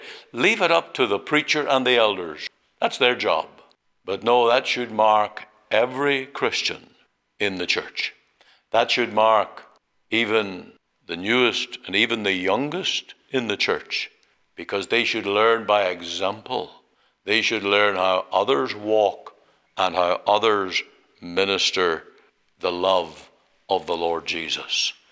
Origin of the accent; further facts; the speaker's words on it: Omagh, Northern Ireland, United Kingdom; I thank thee that when I went to the Free Presbyterian Church in Omagh, in my hometown, that I was cared for